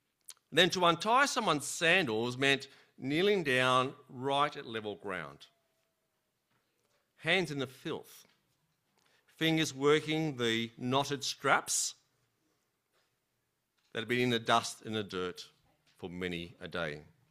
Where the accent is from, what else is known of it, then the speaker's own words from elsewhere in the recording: Australia; But as an Aussie, it's hard for us to grasp this sense